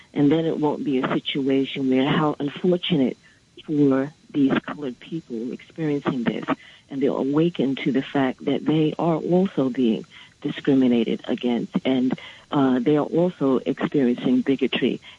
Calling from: Brooklyn, New York, United States; I'm calling from Brooklyn

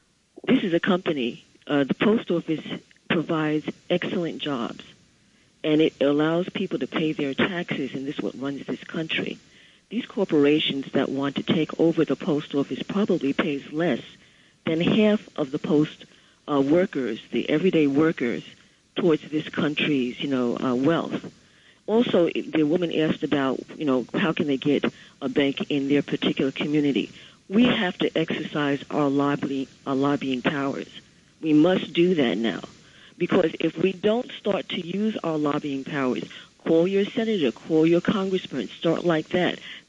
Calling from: Brooklyn, New York, United States; from Brooklyn.

